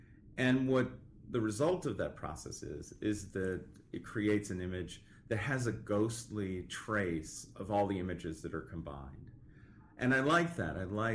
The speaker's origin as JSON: {"language": "English", "region": "East Coast", "country": "United States", "tie": "born or raised there", "said": "also I come from the East Coast, so these places are very familiar to me"}